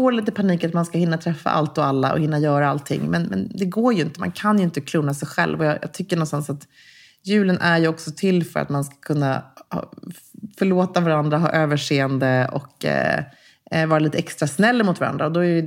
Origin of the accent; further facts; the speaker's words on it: Gävle, Gävleborg County, Sweden; när jag växte upp på Strömsborgsvägen 9B i Gävle. Där större delen av min släkt bodde när jag var liten.